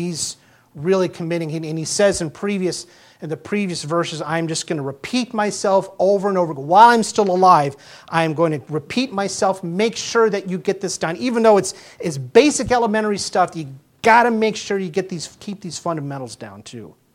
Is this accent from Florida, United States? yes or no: yes; Florida, United States; Of course, growing up in Florida, climbing a mountain, there's no such thing there.